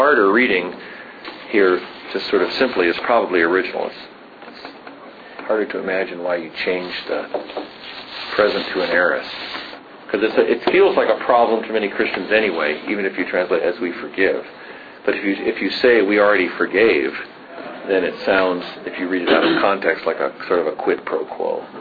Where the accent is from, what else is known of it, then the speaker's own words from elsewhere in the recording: the South, United States; Although when I was growing up in the South especially, I mean, you started and ended public meetings by praying the Lord's Prayer.